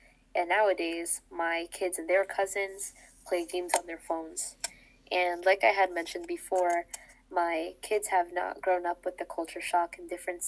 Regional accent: United States; Growing up in America, not really wealthy because of being immigrants, we had not had as many luxuries as most American-born families.

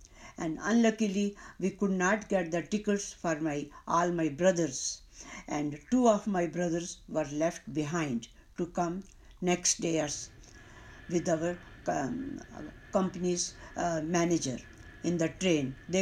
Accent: Peshawar, Khyber Pakhtunkhwa, Pakistan; And we grew up in Pakistan, Peshawar, where my father was a big businessman.

